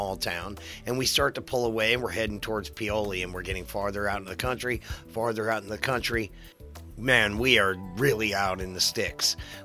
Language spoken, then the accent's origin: English; Ohio, United States; I'm from Ohio. I grew up here. I learned history from Ohio.